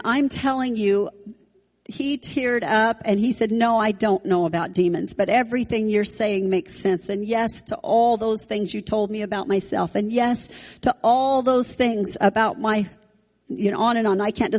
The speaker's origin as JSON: {"language": "English", "town": "Brooks", "region": "Oregon", "country": "United States", "tie": "born or raised there", "said": "And I said, oh my word, I was raised in Brooks, Oregon."}